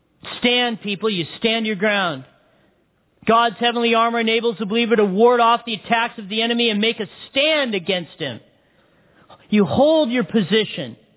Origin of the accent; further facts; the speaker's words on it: Big Bear, California, United States; So I'm a hick from Big Bear. I'm a kid that was born and raised in Big Bear. Population when I grew up, 14,000 in the city of Big Bear.